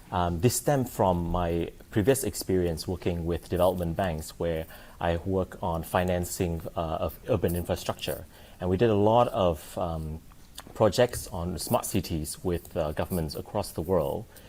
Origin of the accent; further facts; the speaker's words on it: Vietnam; now in Singapore; You know, I'm from Vietnam, but I've been living in Singapore for the past 3.5 years.